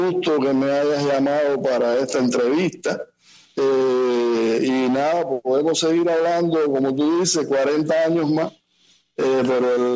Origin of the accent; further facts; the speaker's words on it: Cuba; moved away; Yo aprendí música después que me fui de Cuba. Que los dominicanos me preguntaban, pero tú no conoces a … tú no conoces a … tú no conoces